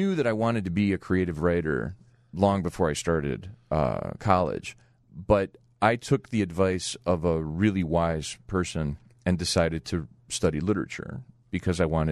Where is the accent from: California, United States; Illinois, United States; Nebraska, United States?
Illinois, United States; Cicero; Because growing up in Cicero in the 70s and 80s was rough, right?